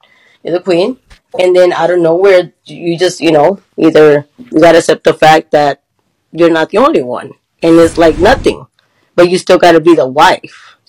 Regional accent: Cincinnati, Ohio, United States; also born or lived in Texas; I'm from Texas. I'm just here chilling. I was raised in Cincinnati, Ohio. That's my home.

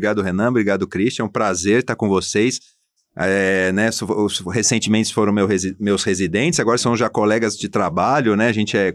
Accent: Cruzeiro, São Paulo, Brazil; now in São Paulo, Brazil; eu sou do interior, eu sou do Vale do Paraíba. Eu sou de uma cidade que chama Cruzeiro, uma cidade pequena, fica perto de Aparecida do Norte, indo para o Rio de Janeiro e indo para Minas, faz fronteira com Minas. Por isso que eu tenho esse sotaque.

